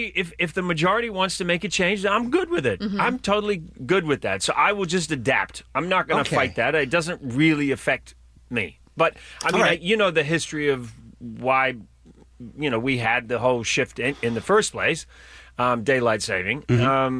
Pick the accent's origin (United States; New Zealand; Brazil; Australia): New Zealand; You know, I come from New Zealand